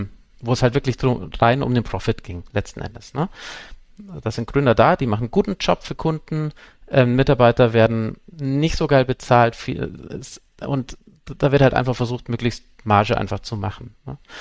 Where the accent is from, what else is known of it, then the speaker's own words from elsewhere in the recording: Munich, Bavaria, Germany; ich komme aus München